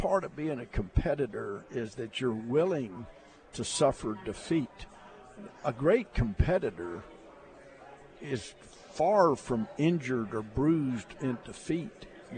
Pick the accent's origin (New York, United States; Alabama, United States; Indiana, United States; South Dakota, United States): Alabama, United States; I grew up in Alabama with no air conditioning.